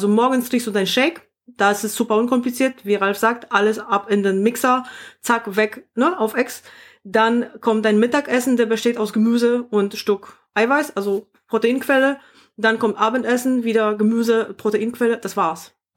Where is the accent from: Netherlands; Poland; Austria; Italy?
Poland; German is a second language; now in Germany; also ich komme auch nicht direkt aus Deutschland. Ich kenne das überhaupt nicht. Also in Polen kennt man Grünkohl nicht.